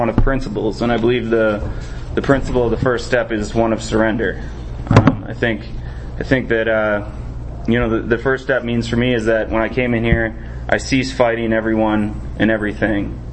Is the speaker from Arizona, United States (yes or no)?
yes; Prescott, Arizona, United States; I'm an alcoholic from Prescott.